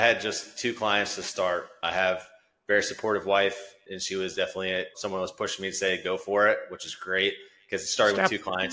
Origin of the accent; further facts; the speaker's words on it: Maryland, United States; And like I said in the beginning, I'm from Maryland, so it's like a 2-hour flight.